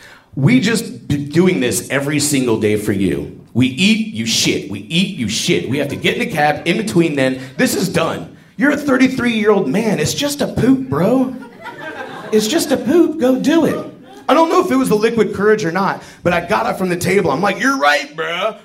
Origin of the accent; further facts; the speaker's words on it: United States; One, because I'm an American and we have toilets.